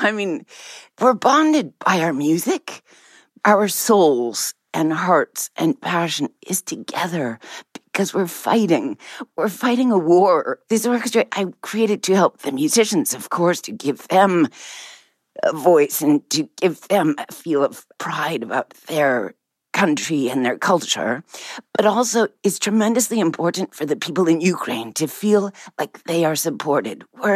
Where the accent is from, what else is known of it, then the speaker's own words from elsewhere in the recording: Winnipeg, Manitoba, Canada; as a proud Canadian Ukrainian, I grew up in Winnipeg, in the largest community for Ukrainians in North America.